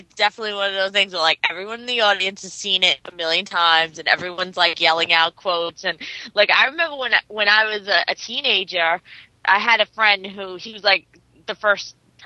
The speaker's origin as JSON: {"language": "English", "country": "United States", "tie": "born or raised there", "said": "obviously, I grew up in America, so watching these British comedies on TV."}